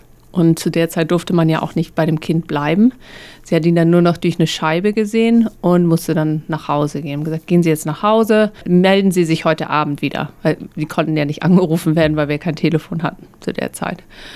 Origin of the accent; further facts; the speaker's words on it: Dresden, Saxony, Germany; Wir kommen ursprünglich aus Dresden, der ehemaligen DDR.